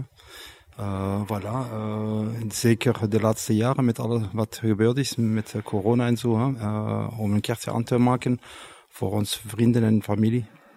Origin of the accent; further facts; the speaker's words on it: Liège, Wallonia, Belgium; wij zijn op bezoek hier in Leuven vandaag, dus wij komen uit Luik.